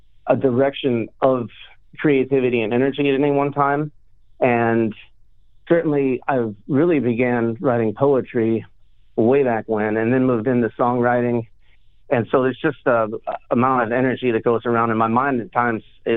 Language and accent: English; Missouri, United States; also born or lived in South Dakota / Illinois; So I was born up in South Dakota and then lived mostly in Missouri and Illinois. My father was a traveling salesman, so we bounced around quite a bit. And you know, I've lived in little communities. I've lived on a farm. I've lived in the suburbs. I've lived in cities.